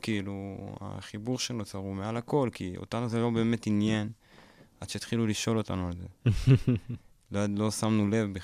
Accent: Lod, Central District, Israel; אני והחבר'ה שלי מהבית, אתה יודע, גדלנו בלוד, בתכלס, בעיר שכשאני הייתי יותר קטן, אז היה שם תרבות של היפ-הופ

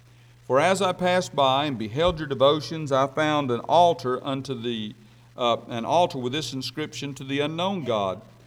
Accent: Arkansas, United States; Now, I'm from Arkansas, but I still know that's a long ways to read.

